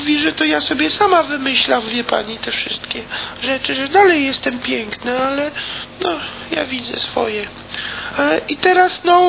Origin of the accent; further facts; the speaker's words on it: Kłodzko, Lower Silesian Voivodeship, Poland; Ja pochodzę w ogóle z Kłodzka, od niedawna w Warszawie mieszkam.